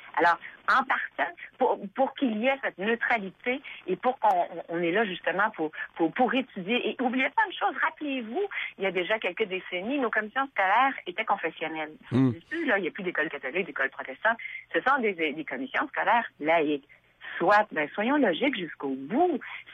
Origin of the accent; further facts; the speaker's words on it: Quebec, Canada; Vous et moi, on est Québécois, on a pas mal les mêmes valeurs